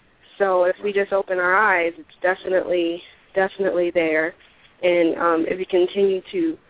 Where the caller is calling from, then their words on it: Arizona, United States; I'm actually calling in from Arizona.